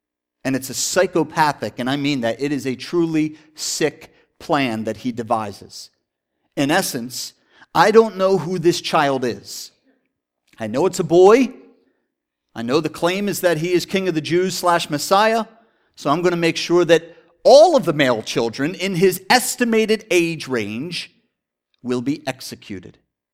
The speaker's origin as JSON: {"language": "English", "region": "Pennsylvania", "country": "United States", "said": "Now, if this was me in Pennsylvania, Pennsylvania is a huge state."}